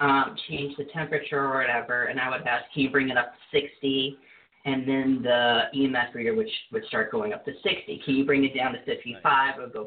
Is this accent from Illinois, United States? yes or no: yes; Alton, Illinois, United States; I would say probably the most profound experience I had was back in my hometown. I live in Alton, Illinois.